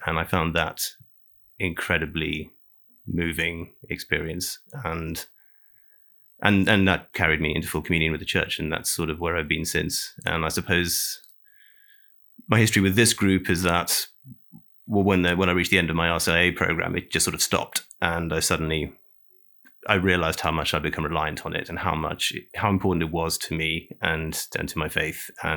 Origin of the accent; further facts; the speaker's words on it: Loughborough, East Midlands, United Kingdom; I'm not from Leicester. I'm from Loughborough, but I work in Leicester.